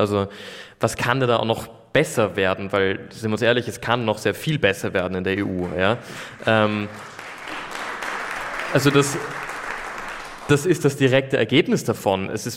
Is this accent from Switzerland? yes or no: no; Austria; also bei uns in Österreich gibt es fünf Parlamentsparteien